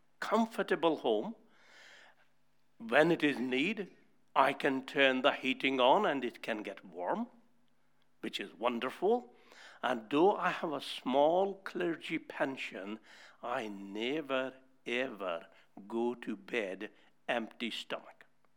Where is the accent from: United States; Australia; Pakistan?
Pakistan; I grew up in Pakistan, not always though, but a lot of my life I lived